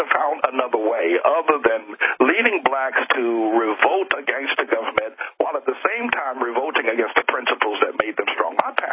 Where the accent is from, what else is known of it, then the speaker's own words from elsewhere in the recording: the South, United States; now in New York, United States; As you stated, I grew up in the South, I'm now up in New York, and I'm black.